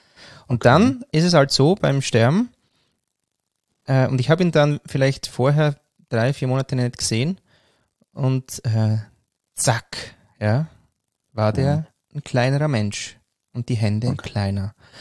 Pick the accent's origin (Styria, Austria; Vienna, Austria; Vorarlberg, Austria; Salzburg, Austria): Vienna, Austria; Also ich war ja ein Jahr in Wien und ich war noch nie so allein wie in dem Jahr in meiner Heimat.